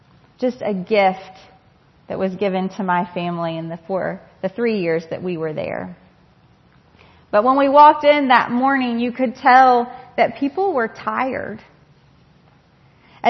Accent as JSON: {"language": "English", "town": "Greenville", "region": "South Carolina", "country": "United States", "said": "I am from Greenville, South Carolina."}